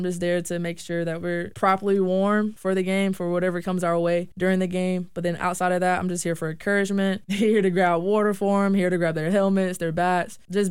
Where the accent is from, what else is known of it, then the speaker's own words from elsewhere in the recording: Tallahassee, Florida, United States; Even though I'm from Tallahassee, like, there are probably a couple times where I've been here, but I was young.